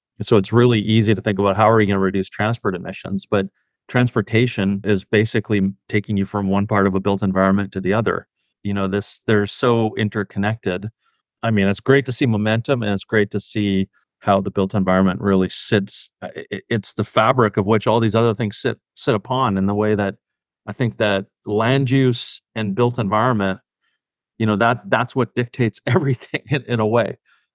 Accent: Canada; I'm Canadian.

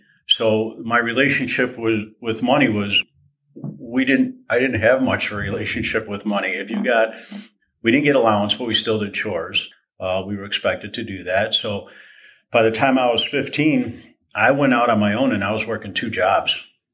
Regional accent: Tinley Park, Illinois, United States; I'm from the Chicago area my whole life.

